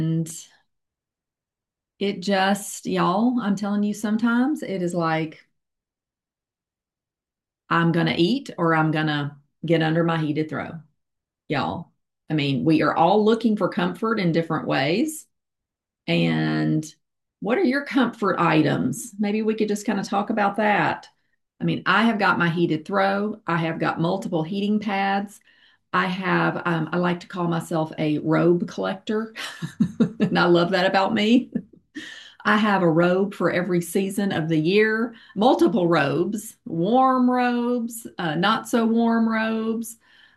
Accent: Little Rock, Arkansas, United States; I am from Little Rock, Arkansas. It is cold and rainy today.

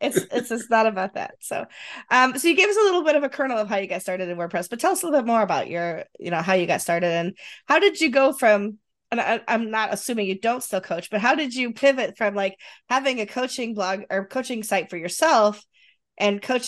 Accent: New England, United States; I used to be a Pats fan because I grew up in New England

